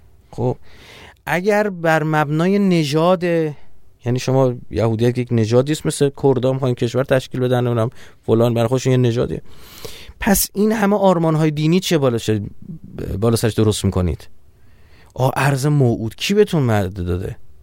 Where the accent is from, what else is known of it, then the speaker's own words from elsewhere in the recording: Iran; آیا ما چون ایرانی هستیم